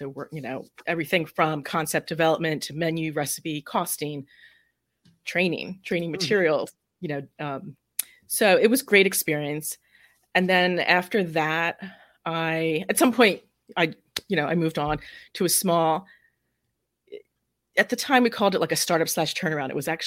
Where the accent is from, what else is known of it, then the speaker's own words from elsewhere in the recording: Cherry Hill, New Jersey, United States; And I grew up in South Jersey in Cherry Hill. I actually grew up in a Jewish neighborhood. It was not an Italian enclave, although my parents grew up in Italian enclaves.